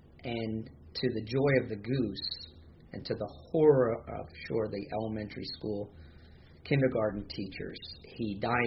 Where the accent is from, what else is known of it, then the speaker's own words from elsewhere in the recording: Princeton, New Jersey, United States; It was June 21st, 1960. I was born in Princeton Hospital, which no longer is in the location that it was. It was off of Witherspoon Street. And I had the good fortune of growing up on Littlebrook Road, which is off of Snowden, down by Lake Carnegie